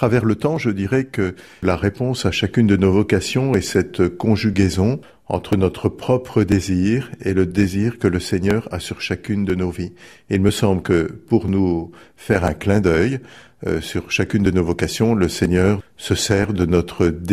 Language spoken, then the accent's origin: French; Lisieux, Normandy, France; also born or lived in Bayeux; Je suis né à Bayeux, j'habitais Lisieux assez vite à la mort de mon père, j'avais 8 ans et demi.